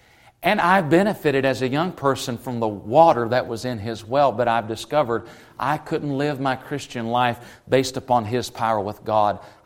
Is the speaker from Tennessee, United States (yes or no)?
yes; Tennessee, United States